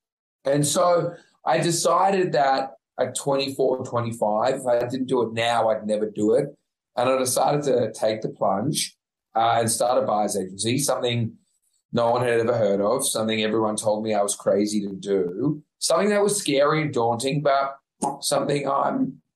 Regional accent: Sydney, New South Wales, Australia; You know, I was from the North Shore of Sydney. It was a less affluent area than the eastern suburbs.

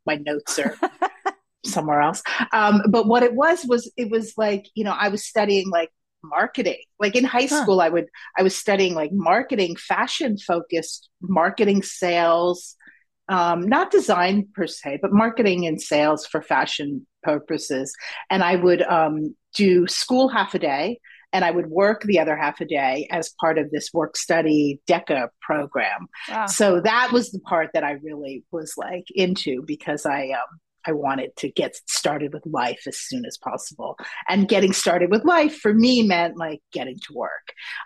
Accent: New Jersey, United States; also born or lived in Germany; I was born in Germany, and then my father's American, my mother's German, and then we moved to the States because my father left his post in Germany. He was in the military. And I grew up in New Jersey

